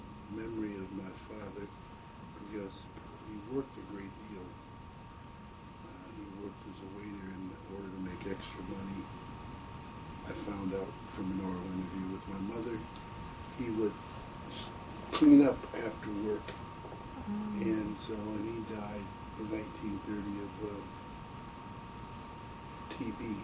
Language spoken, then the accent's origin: English; Detroit, Michigan, United States; born there; Well, I was born in Detroit.